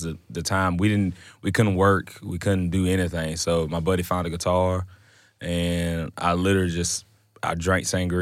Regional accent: Alexander City, Alabama, United States; I grew up in a small town in Alabama called Alexander City.

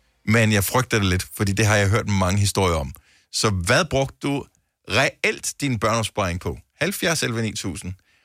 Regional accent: Esbjerg, Region of Southern Denmark, Denmark; born there; also born or lived in Bramming; Jeg er født i Esbjerg, jeg har boet i Bramming, som ligger lige rundt om hjørnet for Varde.

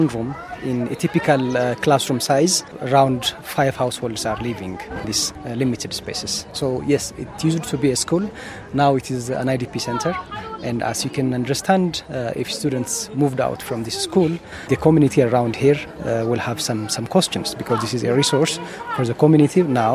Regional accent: Tigray, Ethiopia; I was born and raised in Tigray.

